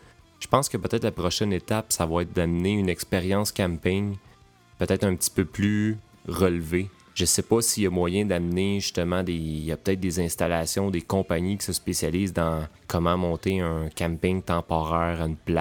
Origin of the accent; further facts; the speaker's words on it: Montreal, Quebec, Canada; Moi, je suis de Montréal, donc évidemment, c'est beaucoup plus proche.